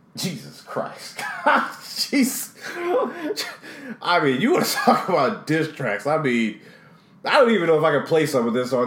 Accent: Compton, California, United States; like I said, I'm from Compton.

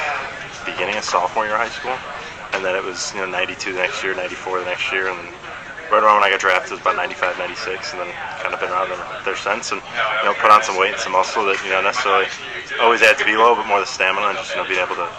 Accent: Aurora, Illinois, United States; also born or lived in Naperville, United States; So yeah, I was born in Naperville, grew up in Aurora, and went to high school in Oswego, so all kind of same area.

